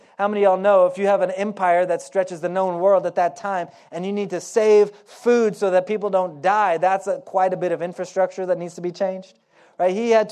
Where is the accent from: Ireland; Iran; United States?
United States; Oklahoma; I grew up in Oklahoma. We have tornadoes there.